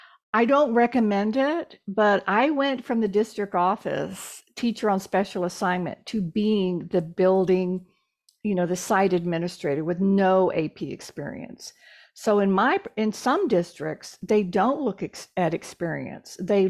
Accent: Texas, United States; And I'm from Texas, so I have a very direct sense of humor.

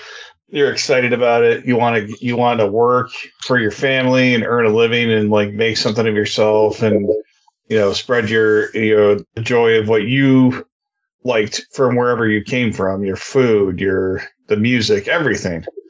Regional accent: New York, United States; now in Texas, United States; I live in Texas now. They're like blown away when they hear I'm from New York

